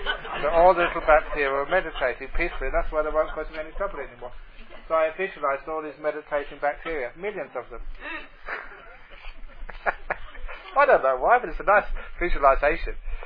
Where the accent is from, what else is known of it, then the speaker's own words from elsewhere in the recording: London, United Kingdom; I grew up in London, a poor family, and I spent a lot of my childhood playing soccer in the streets.